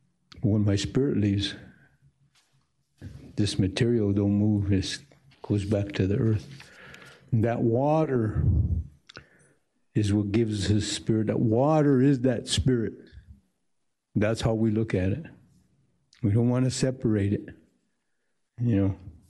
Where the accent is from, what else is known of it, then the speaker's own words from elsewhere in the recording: Denver, Colorado, United States; born there; I was born here in Denver. I went to Denver Public Schools